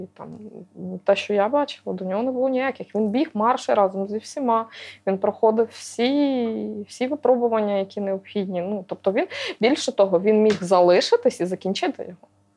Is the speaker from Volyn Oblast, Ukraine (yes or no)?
no; Koziatyn, Vinnytsia Oblast, Ukraine; Тому що я сама з Козятина.